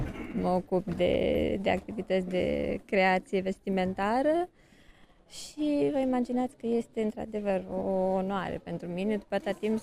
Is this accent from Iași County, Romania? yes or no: yes; Iași, Iași County, Romania; Am avut de multe ori posibilitatea să plec din Iași, am plecat din Iași, m-am întors în Iași de fiecare dată, pentru că e mai aproape de sufletul meu